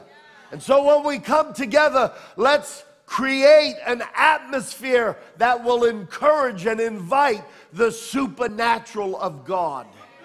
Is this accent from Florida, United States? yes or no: no; New York, United States; I'm extra loud because I'm an Italian and I'm a New Yorker. Don't hold it against me.